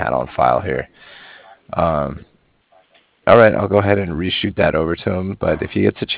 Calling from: Cardiff, Wales, United Kingdom

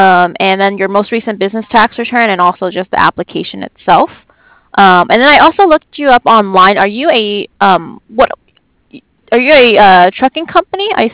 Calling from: San Diego, California, United States; I'm in San Diego, California.

